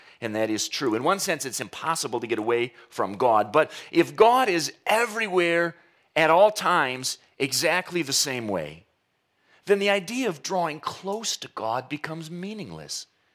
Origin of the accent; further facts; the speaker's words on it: Saginaw, Michigan, United States; I grew up in Saginaw. I was there for an evening this week. I'm sentimentally attached to the place.